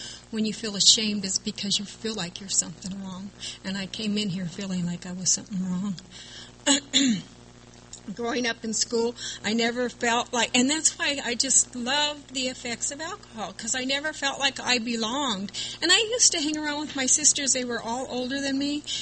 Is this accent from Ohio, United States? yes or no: no; Santa Barbara, California, United States; I grew up in Santa Barbara, and they have a Fiesta Days there